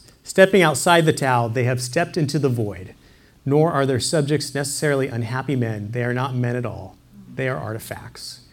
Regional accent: United States; because I'm an American and we need to end on a happy note.

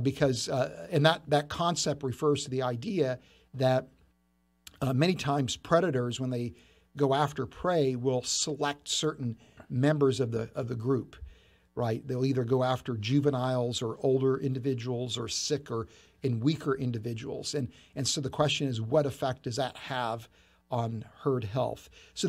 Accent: West Virginia, United States; I mean, if there's any place in the world that I would call home, it'd be the hills of West Virginia. So I'm a mountaineer at heart, and I've just got incredibly wonderful memories about growing up in West Virginia.

